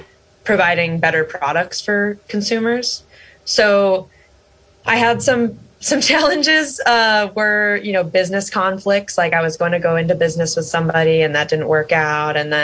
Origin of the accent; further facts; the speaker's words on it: Midwest, United States; I'm from the Midwest, and so my community was suffering from that and still is.